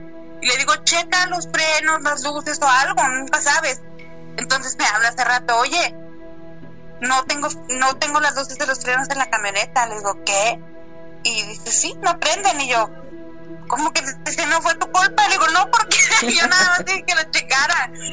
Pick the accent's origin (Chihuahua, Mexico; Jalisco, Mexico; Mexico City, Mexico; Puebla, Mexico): Chihuahua, Mexico; now in Michigan, United States; Sí, vivo en Michigan, pero soy originaria de Chihuahua.